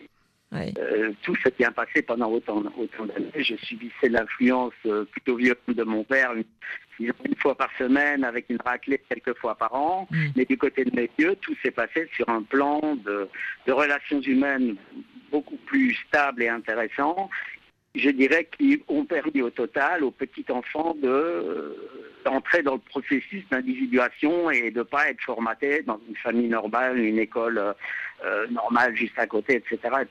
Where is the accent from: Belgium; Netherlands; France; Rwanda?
Belgium; born there; je suis né en Belgique en 52